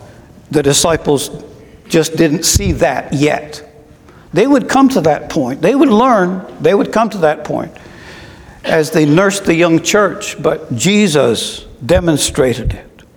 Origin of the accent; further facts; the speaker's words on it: Scotland, United Kingdom; moved away; I was born and raised in Scotland, and I've only been back there once.